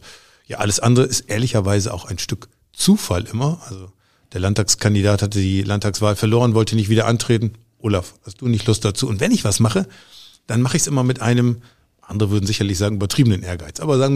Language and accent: German; Sande, Lower Saxony, Germany; wohne in meiner Heimatgemeinde Sande und dort eben auch kommunalpolitisch aktiv